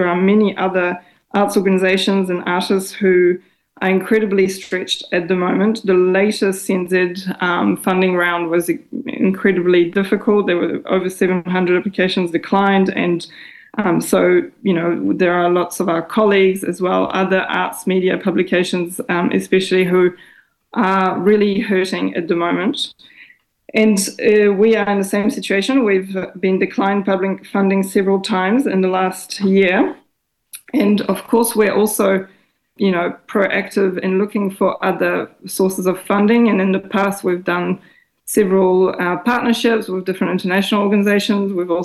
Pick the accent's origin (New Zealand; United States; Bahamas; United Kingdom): New Zealand; now in Paris, France; I'm based in Paris in France, where I was born. I grew up in New Zealand, but I was born here.